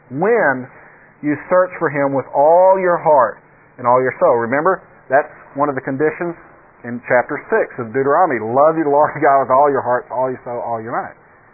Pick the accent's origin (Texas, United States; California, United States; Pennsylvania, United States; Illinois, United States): Texas, United States; I'm from Texas. Doesn't mean I know much about horses